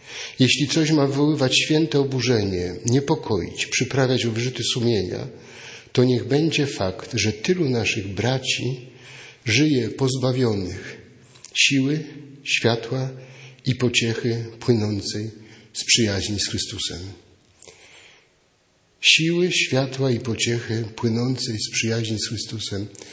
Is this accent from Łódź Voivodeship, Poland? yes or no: no; Greater Poland Voivodeship, Poland; Ja jestem prostym chłopakiem z Wielkopolski